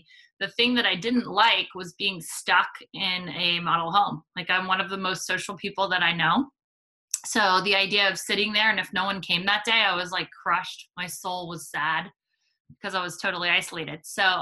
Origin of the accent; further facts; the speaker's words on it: Portland, Oregon, United States; now in Washington DC, United States; And I moved to the DC area to sell new homes for what I told my mother was 1 year, because I'm from Portland, Oregon, and I told her I would move back.